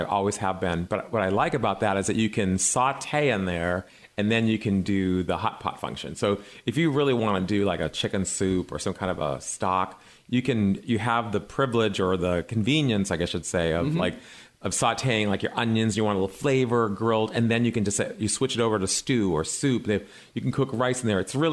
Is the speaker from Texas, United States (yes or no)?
no; Boston, Massachusetts, United States; Yeah, so I'm from Boston, and so during sort of the beginning initial, quote, AIDS crisis, before it actually even had a name, I was like 16, 17 years old